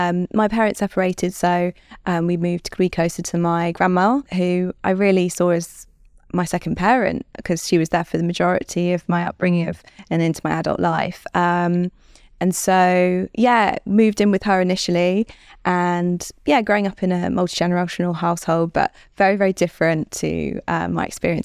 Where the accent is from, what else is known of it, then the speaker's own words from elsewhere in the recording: Bethany, Manchester, Jamaica; I think my memories of growing up in Jamaica are really fond because I lived in a really rural part of Jamaica in the hills in Manchester, a really tiny village called Bethany.